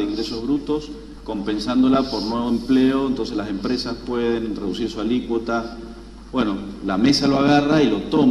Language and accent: Spanish; Mendoza, Argentina; Y en esto, como mendocino, no puedo dejar de mencionar la anécdota